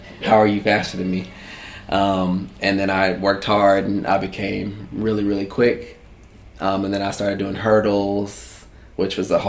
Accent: Marietta, Georgia, United States; So I was raised in Georgia, Atlanta, Georgia area. Actually, Marietta, Georgia, which is metro Atlanta.

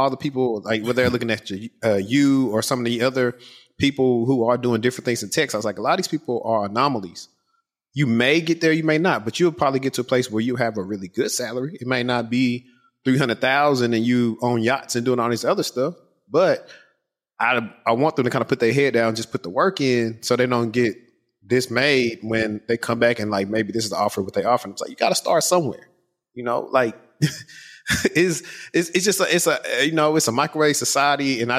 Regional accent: Shreveport, Louisiana, United States; I'm from Louisiana, specifically Shreveport. Shout out to Ratchet City.

